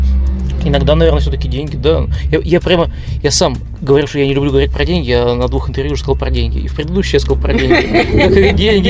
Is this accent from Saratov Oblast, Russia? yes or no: no; Perm, Perm Krai, Russia; и пермяков в том числе, потому что я из Перми, и, может быть, это какой-то дух пермский, вот этот, не знаю, река Кама дает энергию и силу нашим землякам.